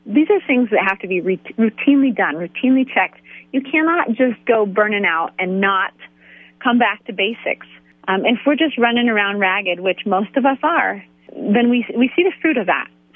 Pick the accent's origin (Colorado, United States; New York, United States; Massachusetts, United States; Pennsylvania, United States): Colorado, United States; I'm a cradle Catholic. I've been born and raised in Colorado. I'm the fourth generation Colorado.